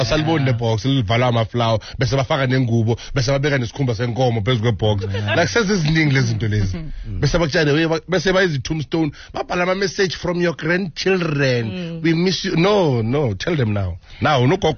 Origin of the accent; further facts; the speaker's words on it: Ekurhuleni, Gauteng, South Africa; I'm from Ekurhuleni. I'm from Ekurhuleni.